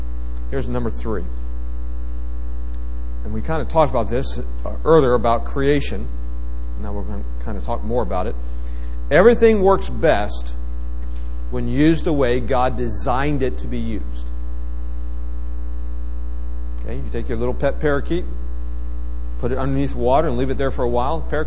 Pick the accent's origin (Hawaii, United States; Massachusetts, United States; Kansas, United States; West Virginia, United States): West Virginia, United States; You know, I'm a kid from West Virginia. I mean, what do we know about airport?